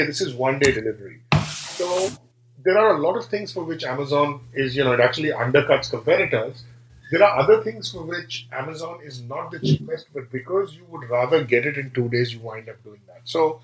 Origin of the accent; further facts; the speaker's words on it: India; now in United States; for most of my life growing up in India and for most of my life in the US